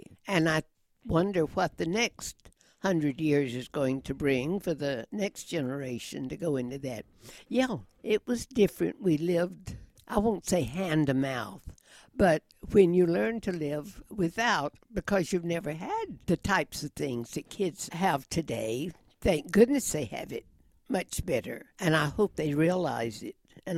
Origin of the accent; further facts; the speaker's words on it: United States; a naval officer would be in Charlotte, which was 25 miles from my hometown down across the South Carolina line